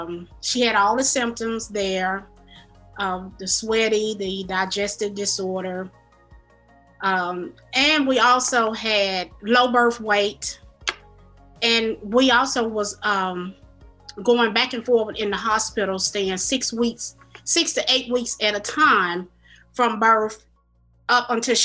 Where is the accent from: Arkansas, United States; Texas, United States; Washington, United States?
Arkansas, United States; North Little Rock; I am from North Little Rock, Arkansas, and I am Jalen's mother and advocate.